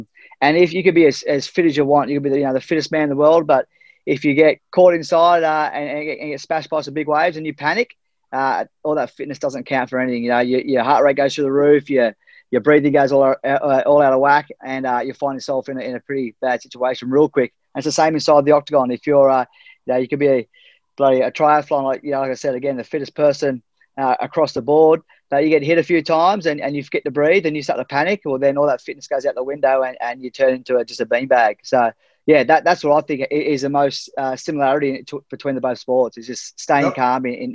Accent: Maroubra, New South Wales, Australia; And that's what led me into just living and growing up in Maroubra.

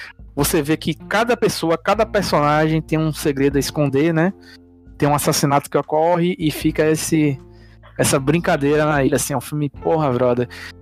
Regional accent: Conceição do Almeida, Bahia, Brazil; Pra mim, que sou natural de Conceição do Almeida, né?

